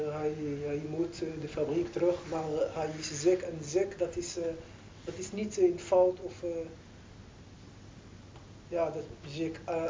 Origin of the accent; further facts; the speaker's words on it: Morocco; Dutch is a second language; Eerst discriminatie, maar ik ben Marokkaans, ik ben ziek.